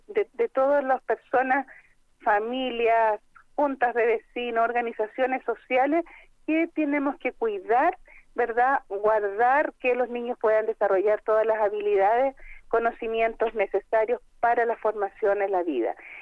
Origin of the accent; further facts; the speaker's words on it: Chile; Nosotros como chilenos tenemos que ocuparnos de la salud mental